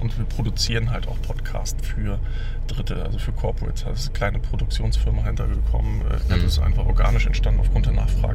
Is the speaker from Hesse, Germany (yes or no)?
no; Rostock, Mecklenburg-Vorpommern, Germany; born there; also ich bin selber gebürtiger Rostock